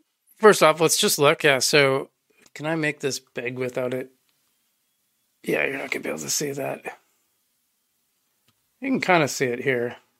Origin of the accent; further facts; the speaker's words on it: Montana, United States; Wyoming is nowhere, and I grew up in Montana.